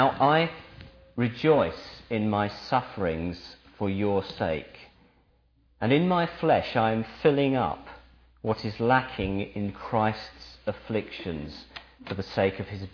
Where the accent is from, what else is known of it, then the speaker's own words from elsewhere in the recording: United Kingdom; We're British, and that means that we're, I guess, a bit shy.